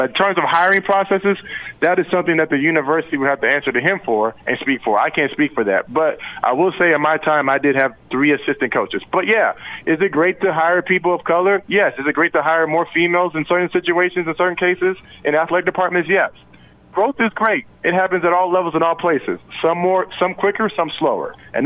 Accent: Los Angeles, California, United States; I grew up in L.A. You know, where I grew up out in California, you know, one of my neighbors was Jewish. The other one was Muslim. I was Christian.

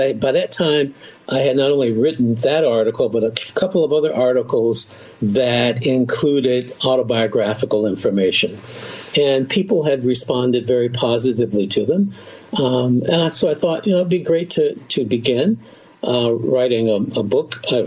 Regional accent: Cincinnati, Ohio, United States; a professor at Miami University, I grew up in Cincinnati, Miami University is 35 miles up the road, started teaching me.

